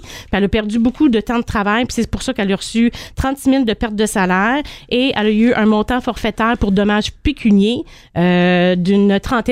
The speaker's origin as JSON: {"language": "French", "town": "Buckingham", "region": "Quebec", "country": "Canada", "said": "Ah, mais je suis à Buckingham, moi. Je suis de ce coin-là."}